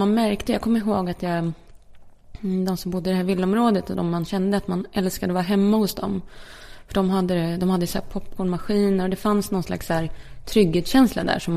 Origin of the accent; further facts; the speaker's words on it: Kumla, Örebro County, Sweden; när jag bodde i när jag växte upp i Kumla. Utanför Örebro. Alltså en liten stad. Där jag bodde fram tills jag flyttade hemifrån. En jättepytteliten håla. Eller pytteliten, men det är en liten stad, en liten kommun.